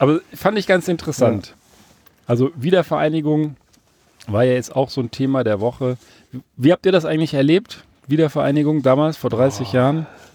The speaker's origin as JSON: {"language": "German", "region": "Berlin", "country": "Germany", "tie": "born there", "said": "Ostdeutscher, und ich bin ja in Berlin geboren, ich hätte ja auch auf der anderen Seite der Mauer geboren sein können"}